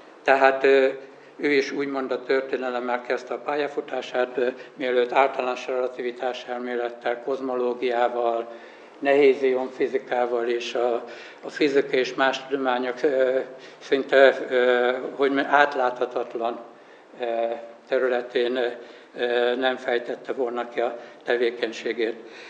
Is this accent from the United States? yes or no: no; Kisújszállás, Jász-Nagykun-Szolnok, Hungary; born there; Én 1953-ban Kisújszálláson születtem, és 1972-ben érettségiztem a Móricz Zsigmond gimnáziumba.